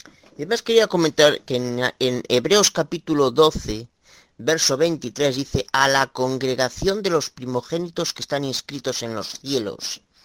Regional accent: Galicia, Spain; Soy Abogado de Galicia, España

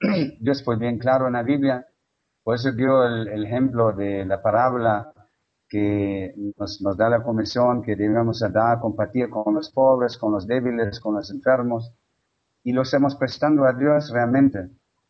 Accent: Germany

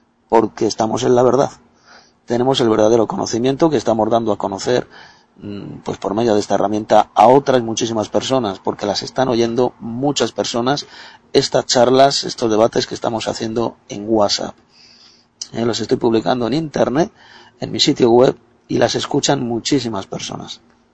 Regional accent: Madrid, Community of Madrid, Spain; de Madrid, España.

